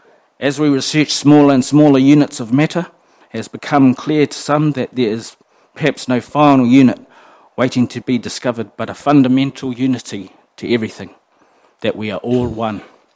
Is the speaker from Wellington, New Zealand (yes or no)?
yes; Wellington, New Zealand; Ngāpui, as well as Ngāti Whakaui. I've got links to Ngāti Tō as well. I was raised in Wellington.